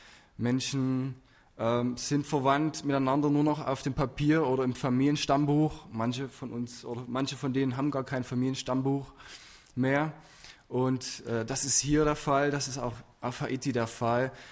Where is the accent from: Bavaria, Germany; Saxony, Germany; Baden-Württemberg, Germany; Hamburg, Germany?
Saxony, Germany; Wernesgrün; now in Dortmund, Germany; wir wohnen ein Stück seit einer Weile in Dortmund. Und ich wollte nie aus meinem kleinen Dorf weg. Ich komme aus Wernesgrün, das berühmt ist für sein Bier.